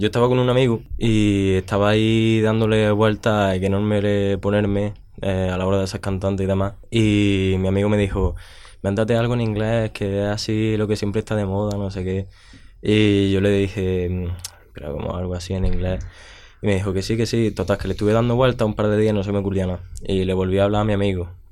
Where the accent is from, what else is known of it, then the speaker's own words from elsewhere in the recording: Santa Fe, Andalusia, Spain; Yo soy de un pueblo de Granada, soy de Santa Fe, que está a unos 15 minutillos de allí de la ciudad. Y yo nací en Granada, me he criado en el pueblo y sigo viviendo allí en el pueblo.